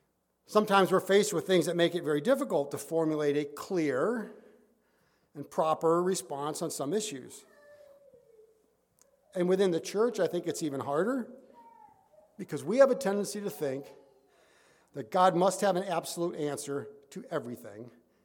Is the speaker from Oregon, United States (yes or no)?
no; Detroit, Michigan, United States; You know, growing up in Detroit, it was a big thing daily in the news for some time before it even hit national attention.